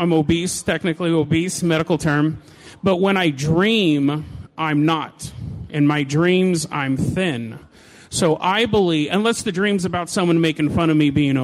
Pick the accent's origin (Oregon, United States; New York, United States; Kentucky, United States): Oregon, United States; Hood River; I'm from Hood River, Oregon.